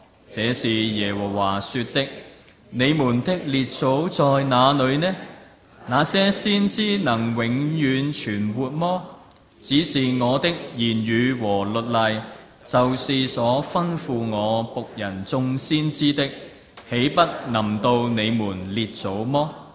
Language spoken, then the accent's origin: Cantonese; Hong Kong; 今天我们作为香港人，我们都很难明白什么是国破家亡的情况。